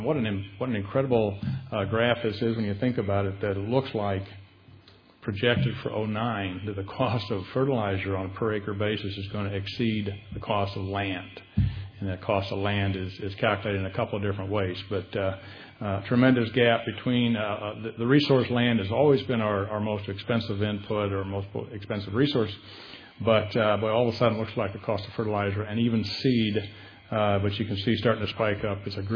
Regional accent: Illinois, United States; I am a farm boy. I grew up in Sangamon County. After college, I operated a farm, a 1,300-acre grain and cattle feeding operation in Menard County

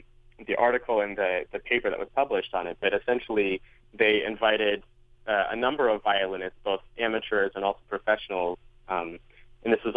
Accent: Ann Arbor, Michigan, United States; I grew up in Ann Arbor

